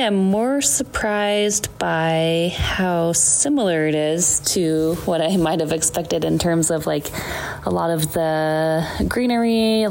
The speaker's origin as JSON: {"language": "English", "country": "United States", "said": "I'm from the United States."}